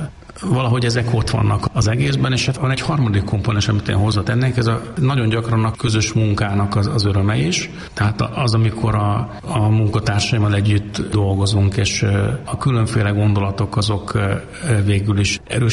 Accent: Hungary; lehetünk büszkék arra, hogy mi magyarok vagyunk, és hogy ez a kultúra, ez a miénk.

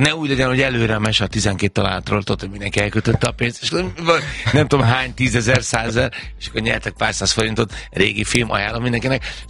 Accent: Zugló, Budapest, Hungary; És úgy mondom, hogy én Zuglói vagyok

